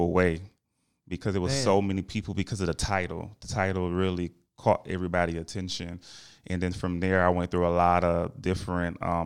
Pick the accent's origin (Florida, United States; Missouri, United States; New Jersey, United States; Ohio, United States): Florida, United States; Miami; born there; I was born in Miami.